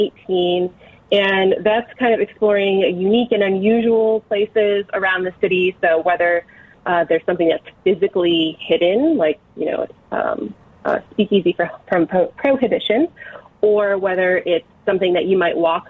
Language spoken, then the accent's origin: English; Cleveland, Ohio, United States; now in Chicago, United States; I grew up in Cleveland, as I said. It's a little smaller. It's a little easier to get around than Chicago can be sometimes